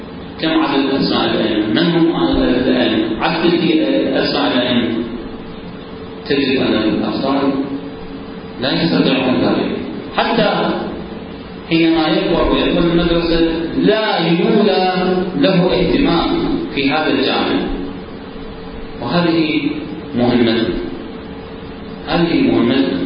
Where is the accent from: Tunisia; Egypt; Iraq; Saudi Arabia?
Iraq; طفولتنا في العراق بذاتها طفولة معذبة، طفولة معتدى عليها،